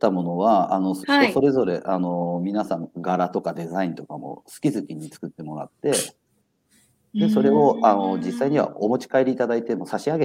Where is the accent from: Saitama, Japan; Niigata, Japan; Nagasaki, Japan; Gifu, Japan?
Gifu, Japan; Takayama; moved away as an adult; also born or lived in Tokyo; まずこんなに外国人来てなかったですから、僕が出た時は。